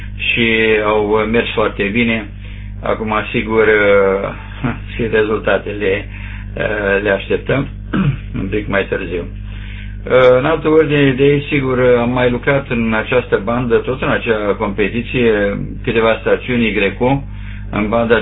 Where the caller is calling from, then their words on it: Iași, Iași County, Romania; Cam astea sunt informațiile de la Iași de aici.